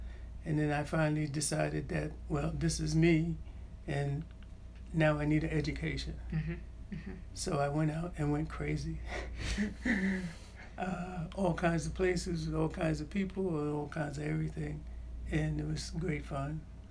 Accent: Queens, New York, United States; moved away; also born or lived in Bronx / Jersey City; I was born in the Bronx. I was raised in Queens, in Jamaica, Queens.

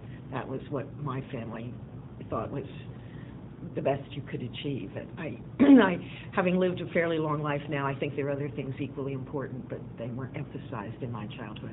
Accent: Havertown, Pennsylvania, United States; I'm the front end of the baby boom. And I've lived in Swarthmore since, as I say, 1952.

